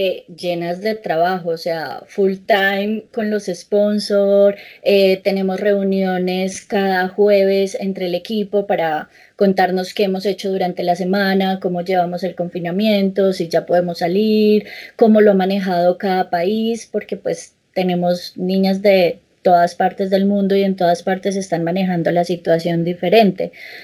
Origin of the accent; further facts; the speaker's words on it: Colombia; como yo soy colombiana y vivimos en un país tropical donde no tenemos inviernos largos